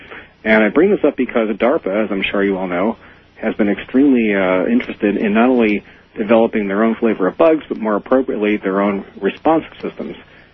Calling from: Berkeley, California, United States; I'm calling from Berkeley, California.

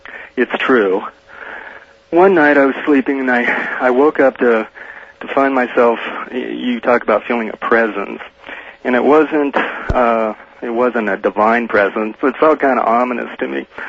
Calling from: Denver, Colorado, United States; Well, I'm in Denver, Art. I can't listen that late on Sundays here.

